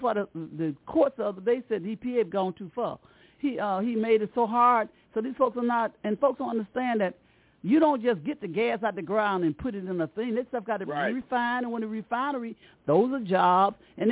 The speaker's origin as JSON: {"language": "English", "region": "the South", "country": "United States", "said": "I'm from the South."}